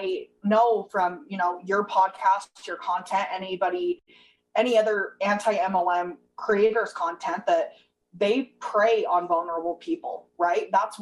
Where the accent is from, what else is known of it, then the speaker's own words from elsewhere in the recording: Utah, United States; Like I said, I'm from Utah. So when you're 25, you have four kids. That's just the way it is. It's normal here.